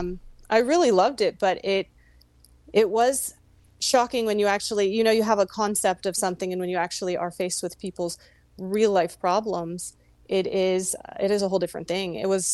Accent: El Paso, Texas, United States; also born or lived in Virginia / Colorado; now in San Antonio, United States; So I was born in Virginia, and then I lived in Colorado for a little while when I was young. And then the bulk of my young life, I lived in El Paso, Texas. So I really have been in Texas for a long time.

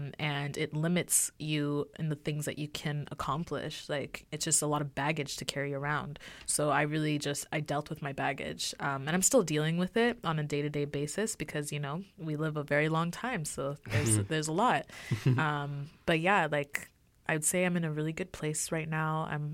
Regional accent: Montreal, Quebec, Canada; also born or lived in Nigeria; I've lived in a lot of different cities in Canada, but Montreal is definitely my hometown, and it's where I spent the majority of my life.

